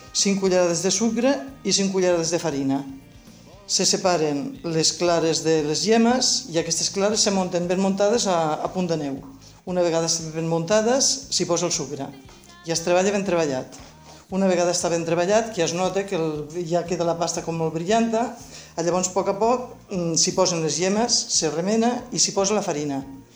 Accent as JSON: {"language": "Catalan", "town": "Les Borges Blanques", "region": "Catalonia", "country": "Spain", "also_born_or_lived": "Barcelona", "said": "sóc filla de Borges Blanques, he viscut molts anys a Barcelona, però al final doncs, tornes cap al poble, no? M'encanta el meu poble."}